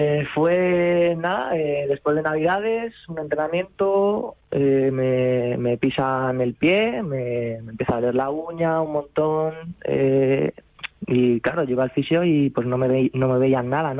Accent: Arcas, Castilla-La Mancha, Spain; Empecé jugando fútbol sala en el equipo de mi pueblo, en Arcas.

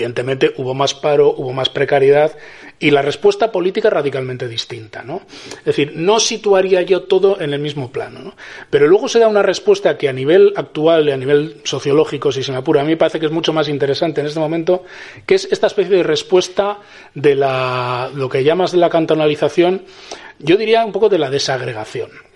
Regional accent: Basque Country, Spain; Yo soy vasco y quiero decir, esto no es una opinión, esto es así.

